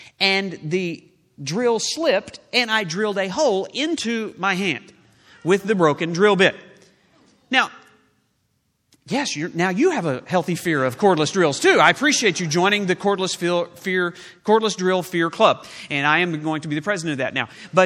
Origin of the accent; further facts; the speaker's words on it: Oklahoma, United States; I am from Oklahoma